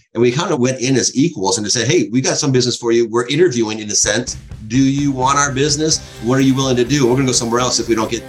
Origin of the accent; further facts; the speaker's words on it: California, United States; I'm from Southern California.